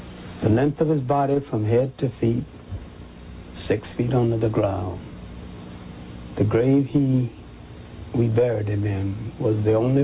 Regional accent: Columbus, Georgia, United States; also born or lived in Union Springs, Alabama; 1915. And I grew up in a mill town called Columbus, Georgia, near Fort Benning, the big army post.

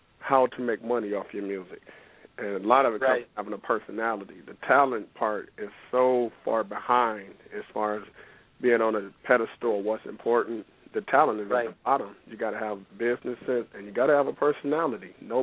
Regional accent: Detroit, Michigan, United States; That was here in Michigan. I'm from Detroit, Michigan, and that was here in the hometown.

